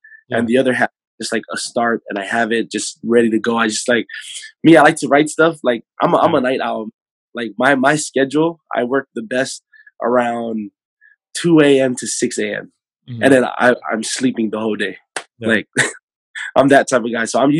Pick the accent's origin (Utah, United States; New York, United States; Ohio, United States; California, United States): California, United States; now in Hawaii, United States; I'm from California, so when it's hot outside here in Hawaii, my face is not always the prettiest, man.